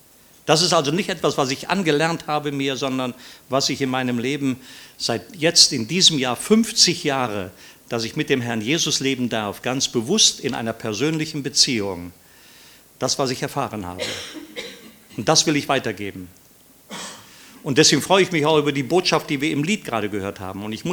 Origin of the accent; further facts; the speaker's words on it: Rhineland, Germany; also born or lived in Austria; Ich komme zwar aus dem Rheinland, aber ich bin eigentlich gebürtiger Österreicher, obwohl man das gar nicht mehr hört, aber ich bin immer noch Österreicher.